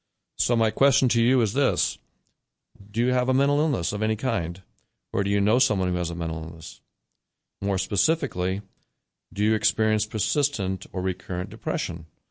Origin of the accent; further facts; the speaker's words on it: Iowa City, Iowa, United States; I received my medical education and psychiatry training at the University of Iowa, which happens to be my hometown of Iowa City.